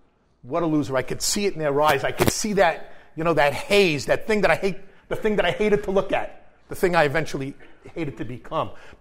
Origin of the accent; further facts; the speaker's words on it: Queens, New York, United States; I grew up in Queens, New York. I kind of grew up in Flushing and in Rosedale.